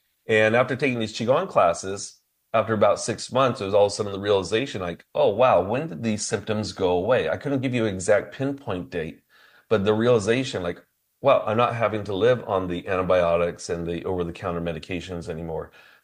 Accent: California, United States; I was from the San Francisco Bay Area.

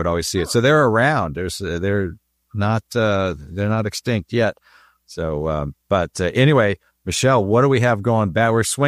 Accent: Ireland; They find out I'm Irish.

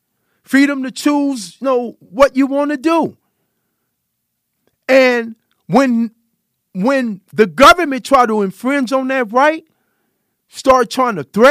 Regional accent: California, United States; So I'm born and raised in California

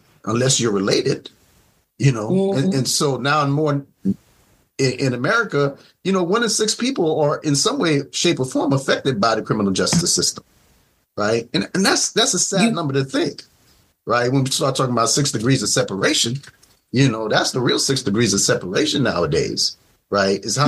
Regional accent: New York, United States; You know, I remember growing up in New York, right?

